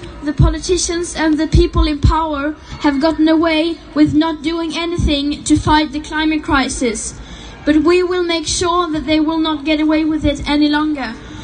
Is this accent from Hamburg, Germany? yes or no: yes; Hamburg, Germany; ich bin eine von den vielen Leuten, die das Fridays for Future in Deutschland mitorganisieren. Ich komme auch aus Hamburg und bin gerade total froh, hier in meiner Heimatstadt zu sein mit euch. Normalerweise streike ich in Berlin.